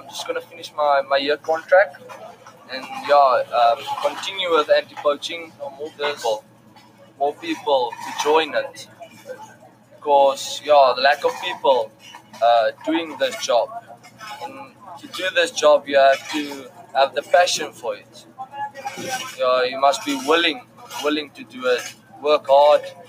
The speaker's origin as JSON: {"language": "English", "town": "Port Elizabeth", "region": "Eastern Cape", "country": "South Africa", "said": "I come from the Eastern Cape, Port Elizabeth, 1,800 k's from here, so it's quite far from home."}